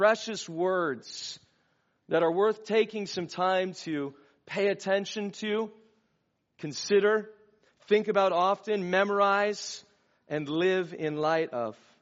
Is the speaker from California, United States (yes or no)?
yes; California, United States; because, again, we're kids from Southern California. We don't know. We live in a desert, for crying out loud.